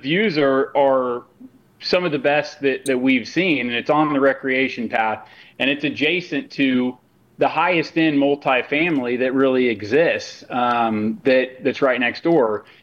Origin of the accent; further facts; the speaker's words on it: Salina, Kansas, United States; to my hometown of Salina, Kansas